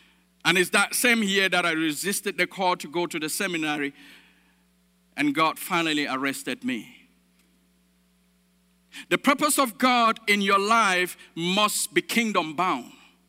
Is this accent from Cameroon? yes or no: yes; Cameroon; When I was growing up in Africa, in Cameroon